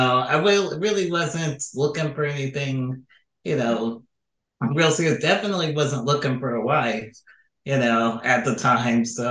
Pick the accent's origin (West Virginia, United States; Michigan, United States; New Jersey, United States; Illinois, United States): Illinois, United States; Yeah, so I just want to point out I grew up outside of Chicago, and then moved around in Illinois a little bit again